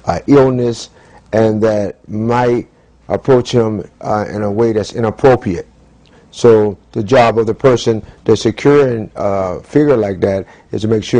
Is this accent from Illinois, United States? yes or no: no; New York, United States; I'm from New York originally, but years ago, my father moved to Atlanta, bought property, and helped build a church with over 1,500 members.